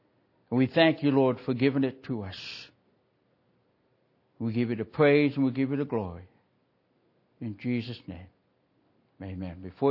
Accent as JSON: {"language": "English", "country": "Canada", "said": "because I am a Canadian, and we have a wider field and a longer field"}